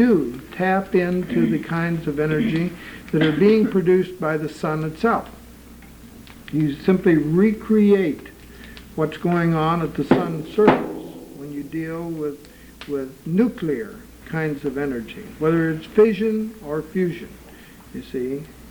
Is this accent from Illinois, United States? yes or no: no; California, United States; Well, we come from Southern California and we have a problem.